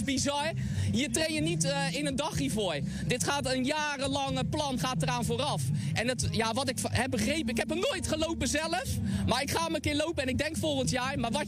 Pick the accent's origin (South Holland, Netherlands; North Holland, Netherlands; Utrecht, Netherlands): South Holland, Netherlands; Oud-Beierland; Maar mijn roots liggen ook zeker in Oud-Beierland.